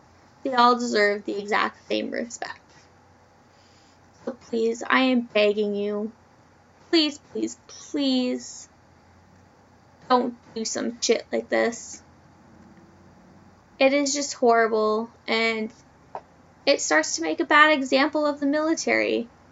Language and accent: English; Canada; The military is very well respected in my hometown, as we have the largest airbase in Canada.